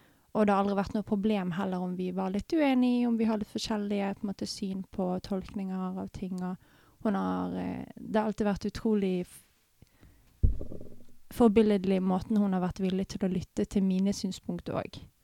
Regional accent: Bergen, Vestland, Norway; jeg har vokst opp I Bergen. Vokst opp halvbarndommen på Sandsli. Og så flyttet vi til byen når jeg var rundt 11-12. Og så har bodd opp, jeg har vokst opp som halvt byjente.

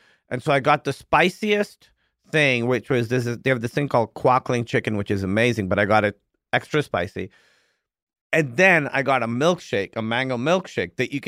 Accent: Pakistan; Yeah, so, you know, I grew up in Pakistan. Our food is pretty spicy.

